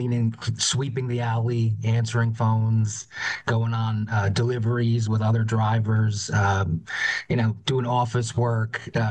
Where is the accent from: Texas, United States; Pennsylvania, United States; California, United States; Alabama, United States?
Pennsylvania, United States; Scranton; I'm from Scranton, Pennsylvania, second of four, two sisters, one older brother.